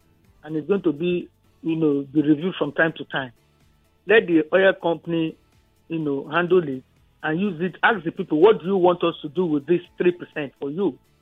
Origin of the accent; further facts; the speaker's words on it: Delta, Nigeria; We are from Delta.